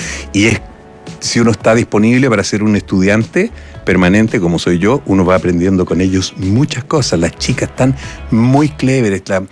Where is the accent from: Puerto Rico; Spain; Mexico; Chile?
Chile; Los Ángeles, Biobío; Claro, yo soy nacido y criado en Los Ángeles.